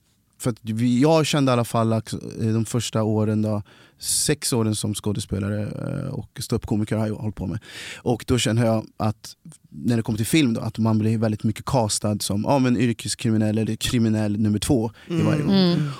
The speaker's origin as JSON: {"language": "Swedish", "town": "Kristinehamn", "region": "Värmland", "country": "Sweden", "tie": "born or raised there", "also_born_or_lived": "Cali, Colombia", "said": "jag är inte uppvuxen i Stockholm. Jag är född i Colombia, i Cali. Och kom inte när jag var 6 månader och adopterad från Colombia. Och växte upp då i Kristinehamn i Värmland. Och då tänkte jag, har bott i Stockholm nu ett antal år."}